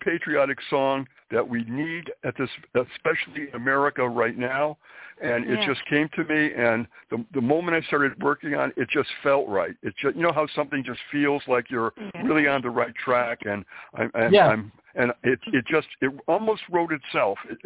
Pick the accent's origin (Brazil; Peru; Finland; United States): United States; Springfield, Massachusetts; now in New York City, United States; Briefly, I'm from Springfield, Massachusetts.